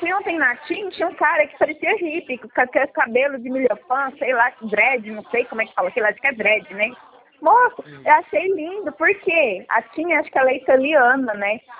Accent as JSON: {"language": "Portuguese", "region": "Goiás", "country": "Brazil", "accent": "Goiano", "said": "você já deve estar adaptado ao nosso dialeto goiano"}